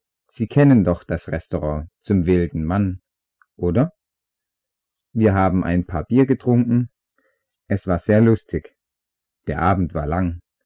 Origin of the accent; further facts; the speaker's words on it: Halle, Saxony-Anhalt, Germany; Ich komme aus Halle. Ich lebe mit meinem Vater alleine, da meine Eltern geschieden sind.